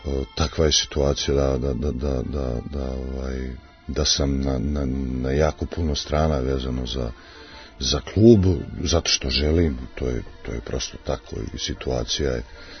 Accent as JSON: {"language": "Serbian", "town": "Pljevlja", "country": "Montenegro", "tie": "born or raised there", "lives_now": "Serbia", "said": "Pljevalja kao moj rodni grad, uvek otac i majka su dole, familija"}